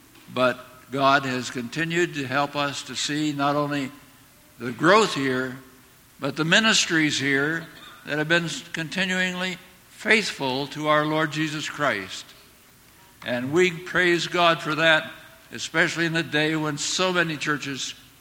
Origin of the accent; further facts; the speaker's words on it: Minnesota, United States; I didn't come here to enjoy the hot climate sometimes. I grew up in Minnesota. My wife grew up in Wisconsin.